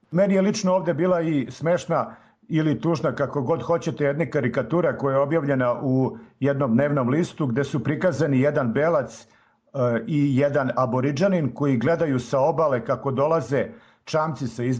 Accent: Serbia; kod nas u Srbiji

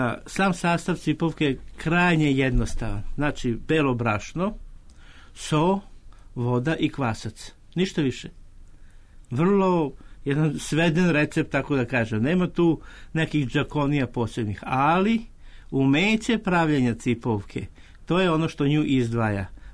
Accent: Vojvodina, Serbia; u Vojvodini smo mi, ja sam iz Vojvodine

